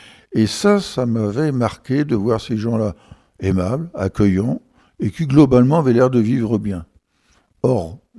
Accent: Hauts-de-France, France; J'étais originaire de l'Aisne, donc bien au-delà de la Garonne, et donc de souche agricole.

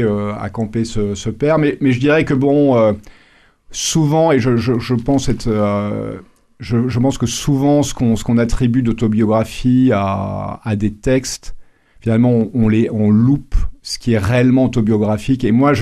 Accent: Grand Est, France; Je suis Lorrain, oui.

